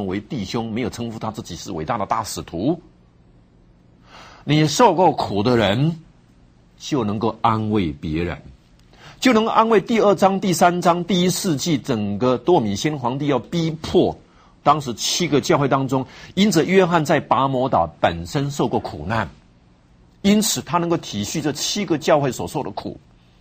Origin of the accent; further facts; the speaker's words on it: Taiwan; 我们台湾人也蛮刚硬的